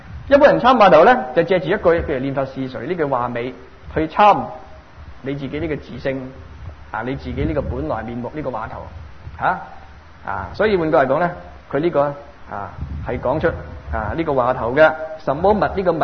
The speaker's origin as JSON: {"language": "Chinese", "country": "Hong Kong", "said": "譬如说我们是香港来、啊啊、这个、喝惯很漂亮的茶"}